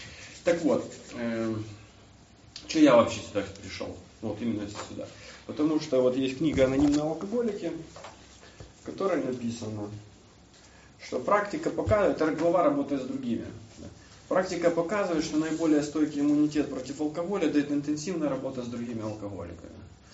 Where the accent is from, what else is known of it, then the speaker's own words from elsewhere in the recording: Kyiv, Ukraine; я вообще сам из Киева